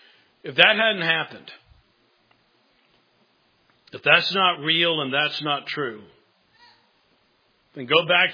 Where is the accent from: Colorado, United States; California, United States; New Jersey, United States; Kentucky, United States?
Kentucky, United States; I said, hey, you know, I'm from Kentucky.